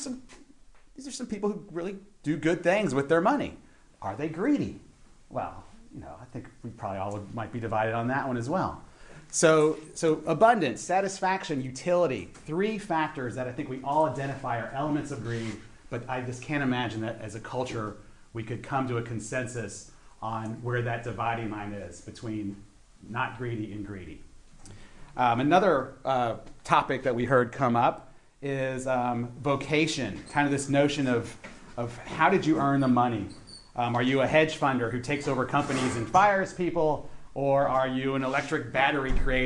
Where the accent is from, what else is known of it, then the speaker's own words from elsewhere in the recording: Louisville, Kentucky, United States; And I was in Louisville, Kentucky, my hometown, over Easter